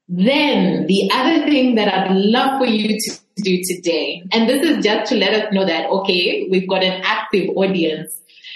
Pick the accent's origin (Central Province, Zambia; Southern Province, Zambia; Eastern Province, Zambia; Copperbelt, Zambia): Copperbelt, Zambia; also born or lived in Osaka, Japan; I grew up on the Copper Belt. I was born in Osaka, but I grew up on the Copper Belt. And I grew up with my mom and my sister.